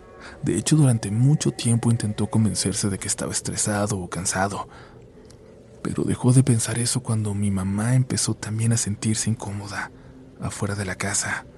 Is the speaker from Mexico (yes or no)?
no; Misiones, Argentina; soy de Misiones, en Argentina.